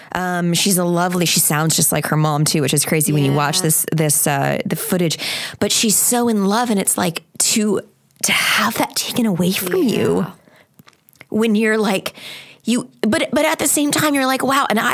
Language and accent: English; Long Island, New York, United States; born there; I was born on Long Island